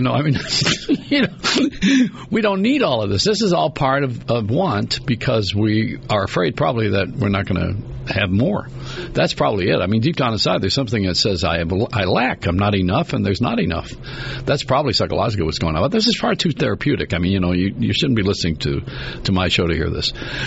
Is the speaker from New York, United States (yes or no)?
yes; Buffalo, New York, United States; You know, I'm from Buffalo.